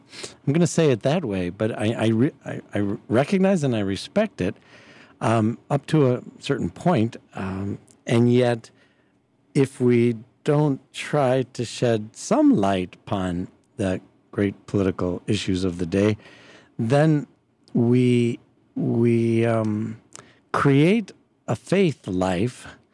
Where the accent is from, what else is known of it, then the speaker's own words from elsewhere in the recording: United States; born there; I was born here in the United States.